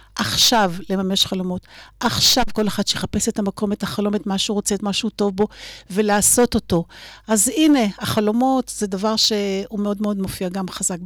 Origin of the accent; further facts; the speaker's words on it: Kfar Hittim, Northern District, Israel; אני גדלתי במושב, הורי הקימו את כפחיתים וגדלתי בכפר